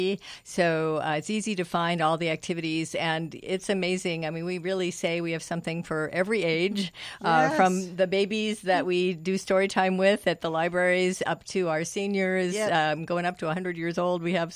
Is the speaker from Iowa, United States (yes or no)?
no; Illinois, United States; And, I'm from Illinois originally.